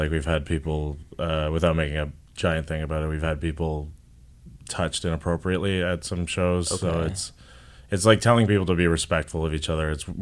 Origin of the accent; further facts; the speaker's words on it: Canada; because they know we're Canadian and we're like, we invented the politeness.